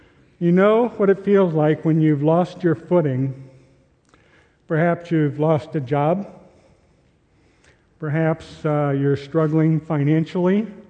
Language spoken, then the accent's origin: English; Minnesota, United States; When I graduated from high school, I grew up in Minnesota, and I graduated from high school.